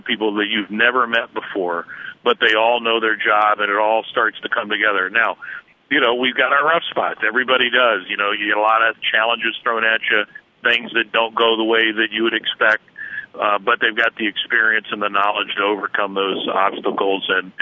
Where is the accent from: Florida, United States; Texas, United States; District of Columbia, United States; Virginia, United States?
Texas, United States; Well, as a Texan, as I explained to our friends who come in from other parts of the United States, it's different here